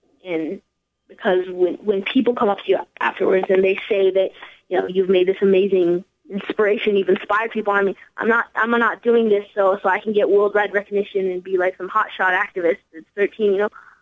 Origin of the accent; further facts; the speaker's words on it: Boulder, Colorado, United States; And so I'm from Boulder, Colorado, and in Colorado we have about 50,000 active fracking wells.